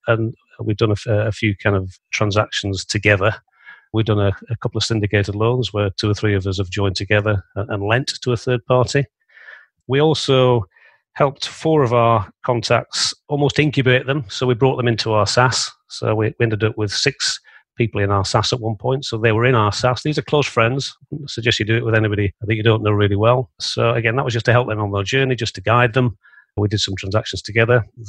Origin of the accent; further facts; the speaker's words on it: Yorkshire and the Humber, United Kingdom; I'm a Yorkshireman, you know, and I don't like the idea of money sat there.